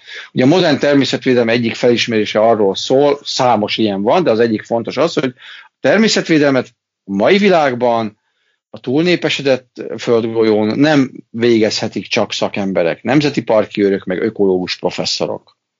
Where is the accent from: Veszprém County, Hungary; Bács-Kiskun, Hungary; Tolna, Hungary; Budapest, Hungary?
Tolna, Hungary; hogy a Tolna megyében a távcsöves madár megfigyelés tekintetében az egyik legkevésbé izgalmas helyen nőttem fel